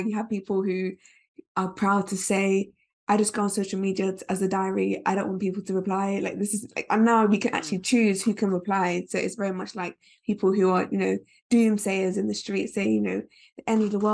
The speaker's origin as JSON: {"language": "English", "region": "England", "country": "United Kingdom", "tie": "born or raised there", "said": "I was born, my nationality, I was born and raised in England, in the UK."}